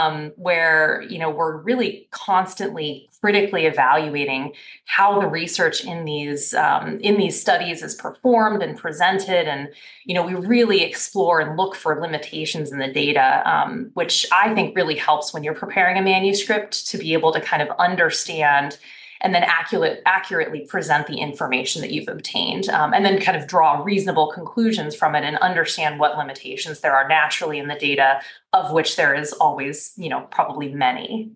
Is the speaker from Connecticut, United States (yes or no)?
no; Washington, United States; I'm from Washington State, so it was not that far of a drive, but I miss that area.